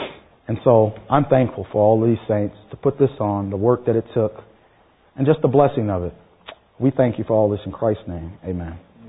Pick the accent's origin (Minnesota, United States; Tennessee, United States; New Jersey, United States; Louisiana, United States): Minnesota, United States; My wife and I come from Minnesota